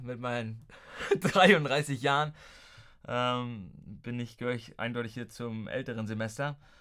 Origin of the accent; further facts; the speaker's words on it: Mecklenburg-Vorpommern, Germany; Und da ich ja gebürtiger Rüganer bin, war es für mich auch naheliegend, hier